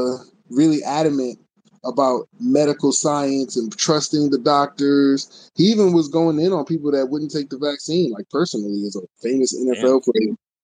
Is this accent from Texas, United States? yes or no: no; Buffalo, New York, United States; I'm from Buffalo. That's where I'm from.